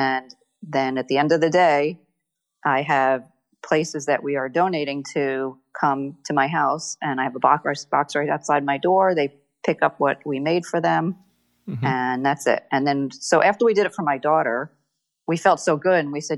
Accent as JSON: {"language": "English", "region": "New York", "country": "United States", "moved": "as an adult", "lives_now": "Florida, United States", "said": "Well, my background is I'm from New York. I was an elementary school teacher when I lived in New York. I've been in Florida since 2004."}